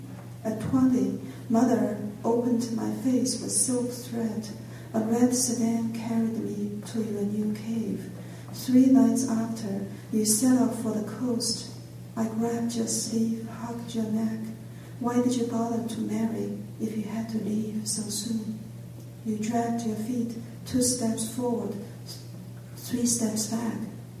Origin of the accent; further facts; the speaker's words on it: China; I grew up in China during Mao's period